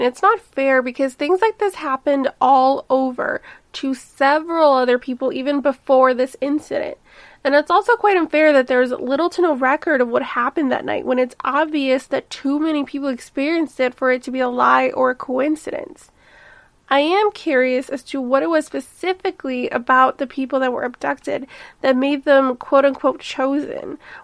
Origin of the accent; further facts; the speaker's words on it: Chicago, Illinois, United States; I'm from Chicago, and I'm the host of Welcome to the Neighborhood podcast.